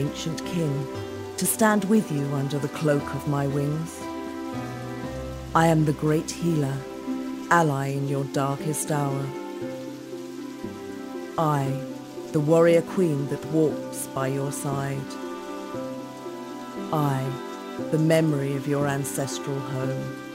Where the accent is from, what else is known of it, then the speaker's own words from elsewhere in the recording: Buffalo, New York, United States; born there; Two generations later, I was born in Buffalo, New York, and by all accounts, I've inherited her high spirits.